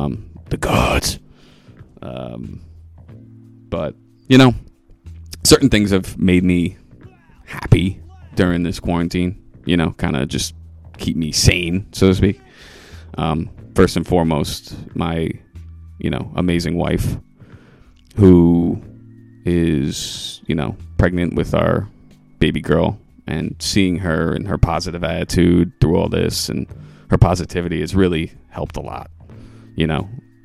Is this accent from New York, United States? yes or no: yes; New York, United States; I'm from Rockland County. We have, you know, there's a big Hasidic population there